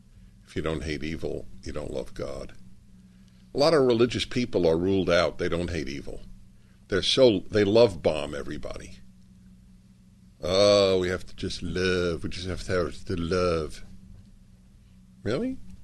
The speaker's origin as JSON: {"language": "English", "region": "New York", "country": "United States", "tie": "born or raised there", "said": "Jewish kid growing up in New York, going to Columbia, what else is he going to be?"}